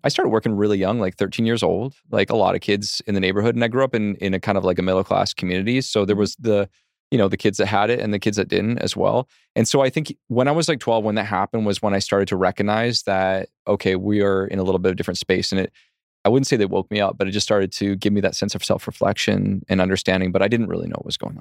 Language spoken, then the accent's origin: English; Surrey, British Columbia, Canada; So we grew up in Surrey.